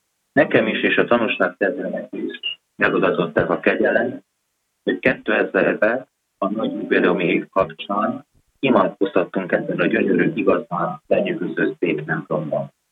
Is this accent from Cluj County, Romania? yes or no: no; Szentegyháza, Harghita, Romania; mivel rövid szabadságomat töltöm a Alti Taglabánán szülőfalumban, Szentegyházán